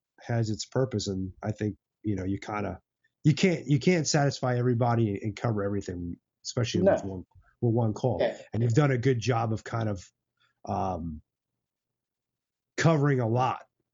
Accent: East Coast, United States; I'm primarily a Western hunter, but I grew up in the East Coast hunting whitetail.

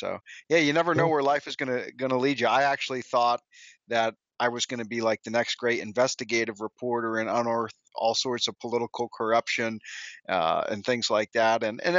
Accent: Rhode Island, United States; Growing up in Rhode Island

